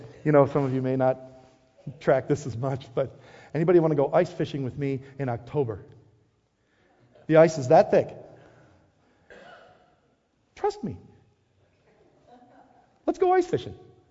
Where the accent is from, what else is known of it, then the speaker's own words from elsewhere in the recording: Wisconsin, United States; I'm a cheesehead from Wisconsin.